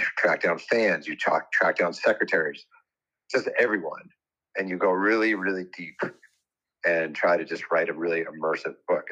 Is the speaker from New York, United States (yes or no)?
yes; New York, United States; So I grew up in New York, but I was always sort of wowed by LA and Southern California.